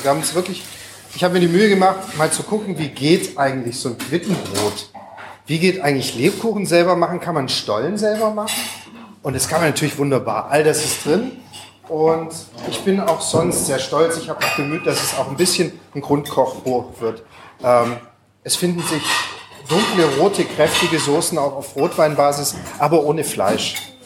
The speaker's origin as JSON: {"language": "German", "town": "Düsseldorf", "region": "North Rhine-Westphalia", "country": "Germany", "said": "Ich bin auch aus Düsseldorf."}